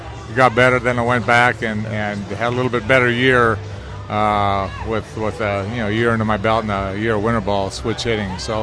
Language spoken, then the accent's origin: English; Canada; Well, I was just real excited, especially being a Canadian.